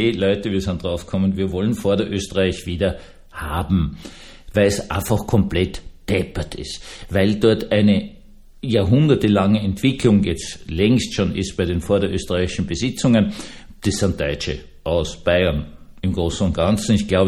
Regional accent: Vienna, Austria; ich bin Wiener, Berge sind mir noch immer unheimlich

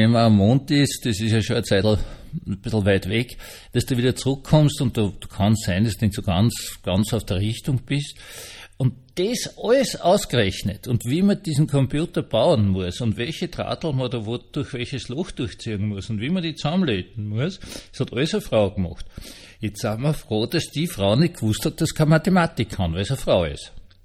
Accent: Austria; Und außerdem hätte es mir sowieso als Österreicher am besten gefallen, wenn es eine Kaiserin wäre, weil dann könnte man ja unseren Bundeskanzler mit ihr verheiraten.

